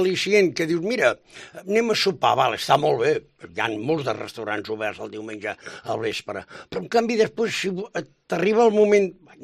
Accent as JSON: {"language": "Catalan", "town": "Girona", "region": "Catalonia", "country": "Spain", "tie": "born or raised there", "said": "quan jo era jove a Girona podia haver 5 o 6 o 7 o 8 discoteques"}